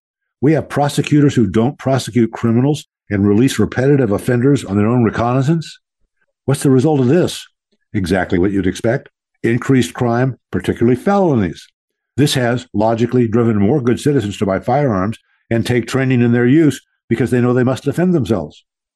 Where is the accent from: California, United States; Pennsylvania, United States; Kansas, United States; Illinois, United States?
California, United States; Glendale; I grew up in Glendale, California, a Los Angeles suburb